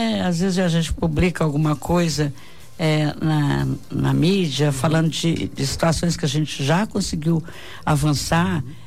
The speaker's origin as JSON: {"language": "Portuguese", "town": "Guaratinguetá", "region": "São Paulo", "country": "Brazil", "said": "além do que eu sou de Guaratinguetá, né?"}